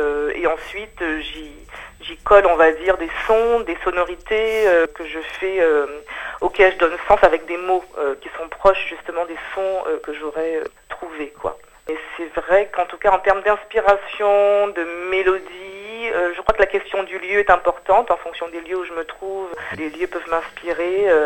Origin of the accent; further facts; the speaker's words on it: Guadeloupe; moved away as an adult; j'ai grandi en Guadeloupe, donc jusqu'à mes 18 ans en tout cas, voilà, j'ai baigné dans créole, même si évidemment on parlait aussi français hein, chez moi